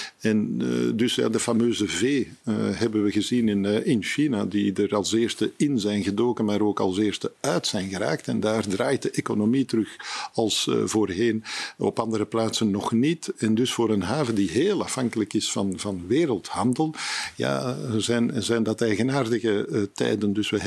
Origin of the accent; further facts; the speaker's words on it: Antwerp, Belgium; Zeker als Antwerpenaar.